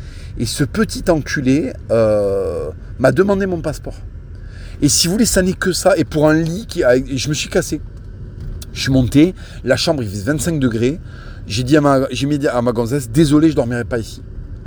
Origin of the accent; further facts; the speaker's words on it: Toulouse, Occitanie, France; dans le Toulouse de mon enfance